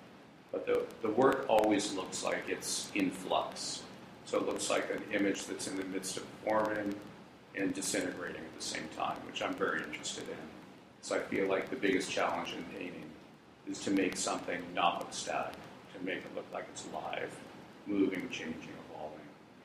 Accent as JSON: {"language": "English", "town": "Santa Monica", "region": "California", "country": "United States", "tie": "born or raised there", "also_born_or_lived": "New York", "said": "I grew up in Santa Monica Canyon, went to CalArts for a couple years, moved to New York in the early 80s for nearly 20 years, and then made it back to Venice"}